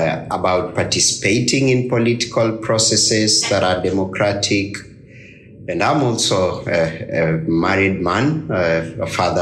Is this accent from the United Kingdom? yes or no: no; Kenya; I'm from Kenya.